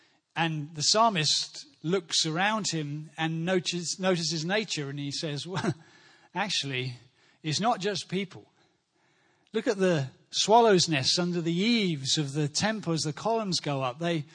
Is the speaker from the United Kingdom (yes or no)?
yes; United Kingdom; That's how we, as British people, express our worship. We're nervous of excitement. I am. We're nervous of embrace or touch. I mean, I am a typical Brit.